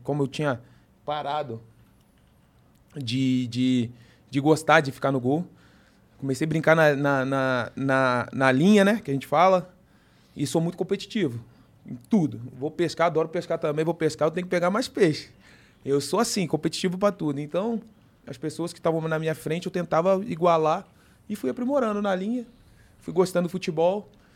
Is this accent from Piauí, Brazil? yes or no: no; Volta Redonda, Rio de Janeiro, Brazil; Sou de Volta Redonda, nascido e criado